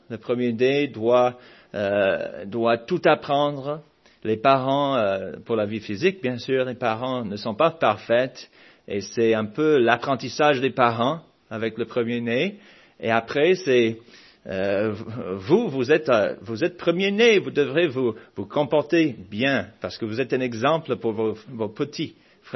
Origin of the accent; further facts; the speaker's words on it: Alabama, United States; quand j'étais jeune, quand j'ai grandi en Alabama